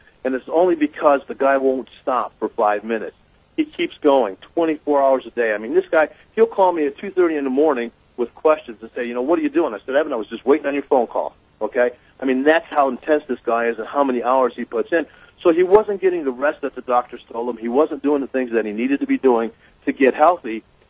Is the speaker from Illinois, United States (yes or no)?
yes; Chicago, Illinois, United States; I grew up in Chicago, Illinois, and I just knew all my life.